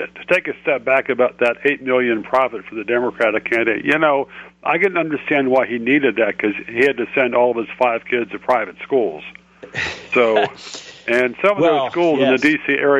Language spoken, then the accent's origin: English; Virginia, United States; At the time I was raised in Virginia, it was a southern state.